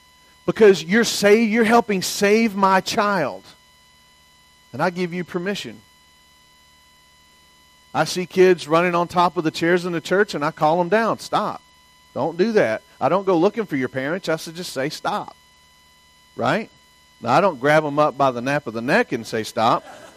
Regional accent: the South, United States; In the South, I was raised in the South, so if you didn't say yes, ma'am, or no, ma'am, you're getting in some trouble.

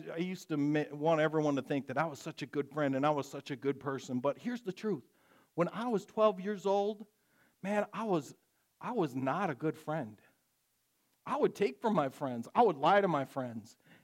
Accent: Wisconsin, United States; It's just I'm from Wisconsin or whatever.

